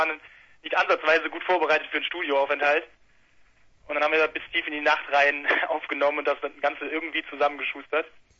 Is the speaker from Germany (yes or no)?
yes; Mönchengladbach, North Rhine-Westphalia, Germany; now in Cologne, Germany; wir sind ja ursprünglich aus Mönchengladbach.